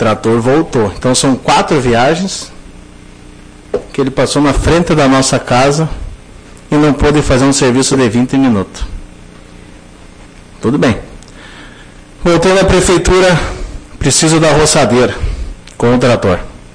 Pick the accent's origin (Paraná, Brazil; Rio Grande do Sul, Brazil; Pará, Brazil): Rio Grande do Sul, Brazil; Sobradinho; Sou novo no município, há 2 anos e meio residindo aí. Vim da cidade de Sobradinho.